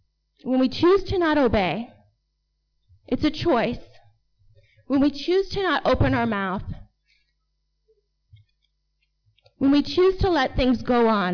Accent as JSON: {"language": "English", "country": "United States", "said": "As an American, I'm asking you to not lose your voice in this fight."}